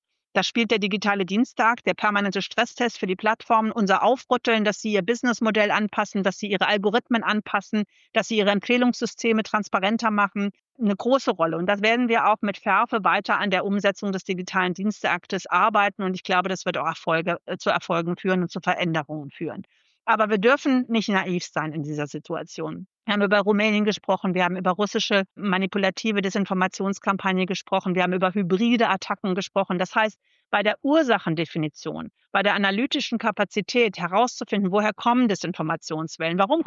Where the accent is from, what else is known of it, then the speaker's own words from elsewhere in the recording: Germany; Meine zweite Hoffnung ist, ich bin Deutsche, damit pro-transatlantisch, glaube ich, genetisch.